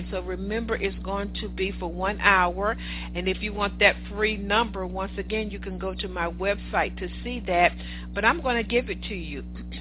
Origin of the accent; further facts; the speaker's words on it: the South, United States; accent: southern; excuse my southern accent, they ain't making no money.